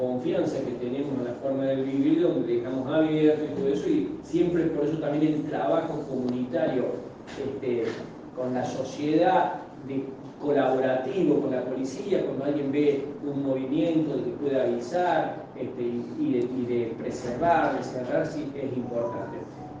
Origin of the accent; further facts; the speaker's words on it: Noetinger, Córdoba, Argentina; porque yo soy de Nuetinger